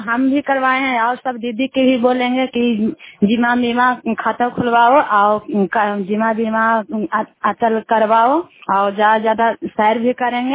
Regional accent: Bihar, India; घर सपचक है, जिला नालंदा से बोल रहे हूँ।

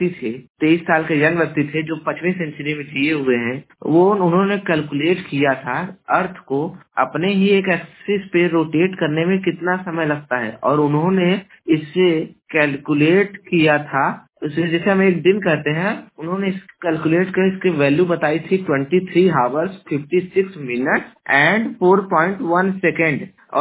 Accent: Jaunpur, Uttar Pradesh, India; मैं उत्तर प्रदेश के जौनपुर जिले का निवासी हूँ।

